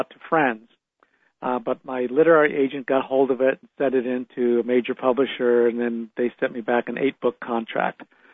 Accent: California, United States; Well, I grew up in the Bay Area, and of course, since my teenage years, I just collected ghost stories and became more and more fascinated with it.

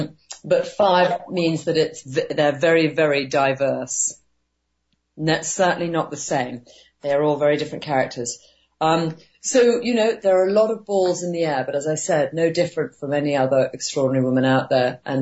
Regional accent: London, United Kingdom; born there; I was born in England, London

